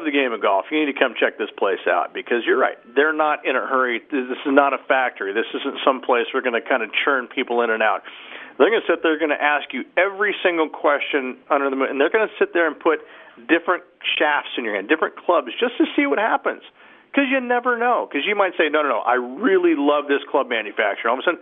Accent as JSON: {"language": "English", "town": "Austin", "region": "Texas", "country": "United States", "tie": "born or raised there", "said": "I met Rob Gallagher, who's one of the pros here back in Austin, Texas, my hometown."}